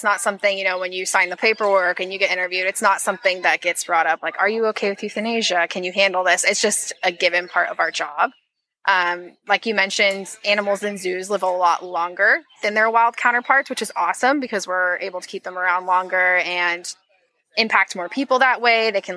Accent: Seattle, Washington, United States; Carson's cute, too. I'm from Seattle, so.

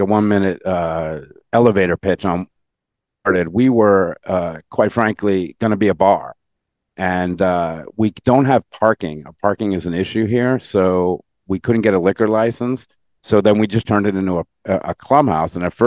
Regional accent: Massapequa, New York, United States; now in Florida, United States; Yeah, I grew up in Massapequa, Long Island, and then I moved to Florida

